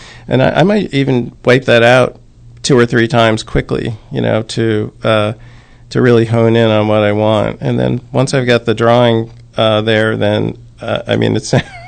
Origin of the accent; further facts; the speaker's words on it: Hackettstown, New Jersey, United States; I grew up in Hackettstown